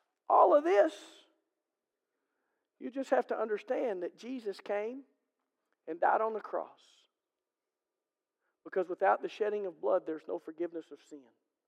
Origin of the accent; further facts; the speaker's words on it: England, United Kingdom; You know, for me being an English guy, I've always been fascinated at why we call the great news good news.